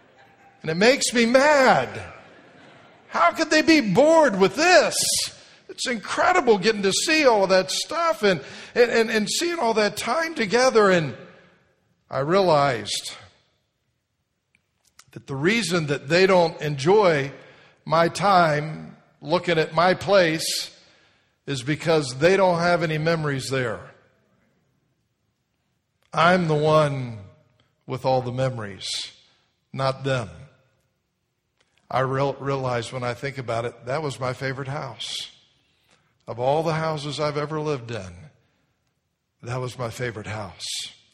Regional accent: Miami, Florida, United States; she asked me where I lived when I grew up down in Miami, and it ends up she graduated from North Miami High School, and I grew up right down near there

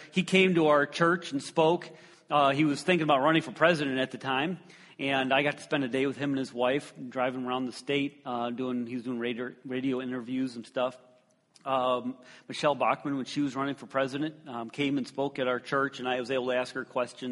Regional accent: Illinois, United States; But I grew up in Illinois. My dad pastored at Villa Park Bible Church until I was about 7 or 8, and then we moved to Quinton Road Bible Baptist Church

